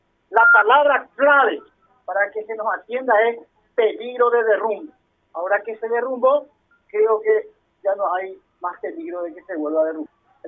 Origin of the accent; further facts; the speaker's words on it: San Lorenzo, Central, Paraguay; Nos merecemos como sanlorenzanos, como paraguayos, tener esa comodidad.